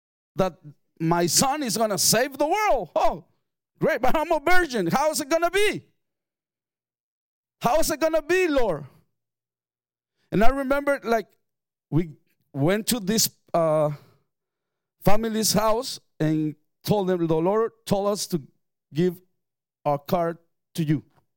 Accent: Mexico; it was the first time for me living that I was going to live in Mexico City. Even though I'm from Mexico, I never lived in Mexico City before.

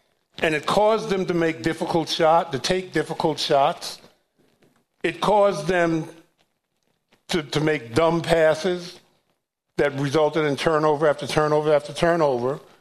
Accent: New York, United States; They're not my favorite team because I'm from New York. So I'm a Knicks fan.

